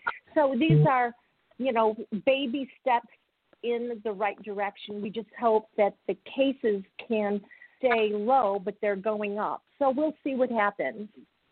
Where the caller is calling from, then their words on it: California, United States; I'm calling from California.